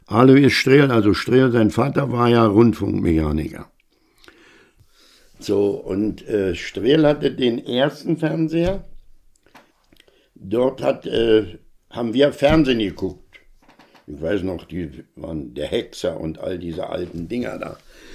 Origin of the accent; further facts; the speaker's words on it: Gerswalde, Brandenburg, Germany; born there; 79 Jahre alt. Ich bin 1941 in Gerswalde geboren … die die Gaststätte, ehemals Hotel zum Löwen, später Gaststätte zum Löwen, betrieben haben.